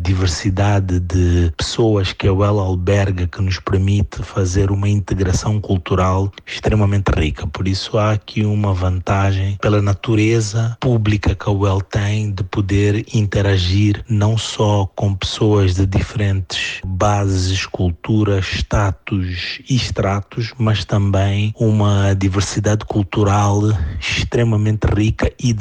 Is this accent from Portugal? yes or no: no; Mozambique